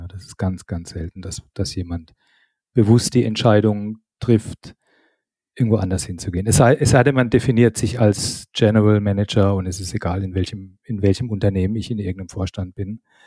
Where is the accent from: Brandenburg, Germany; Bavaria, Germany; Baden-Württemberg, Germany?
Baden-Württemberg, Germany; Nee, ich bin Badener, ich bin ja Badener, kein Schwabe.